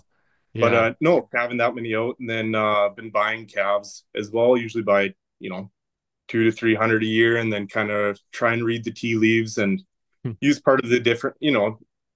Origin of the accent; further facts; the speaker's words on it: Simpson, Saskatchewan, Canada; I'm 31 from Simpson, Saskatchewan